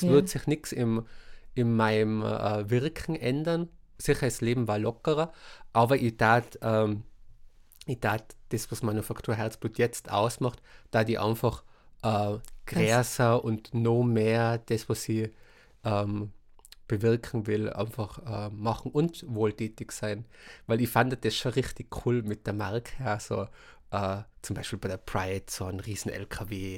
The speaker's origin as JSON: {"language": "German", "region": "Tyrol", "country": "Austria", "said": "vielleicht wäre dann das als Tiroler nochmal ein bisschen mehr eingeimpft. Der ist einfach da. Das ist, du hast den Dialekt"}